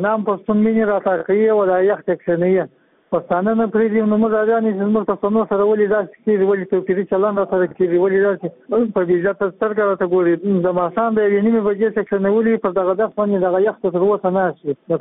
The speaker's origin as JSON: {"language": "Pashto", "region": "Kandahar", "country": "Afghanistan", "lives_now": "Mazar-i-Sharif, Afghanistan", "said": "له مزار شریف د ښار څخه خبره کوم. زه د کندهار اوسېدونکی یم."}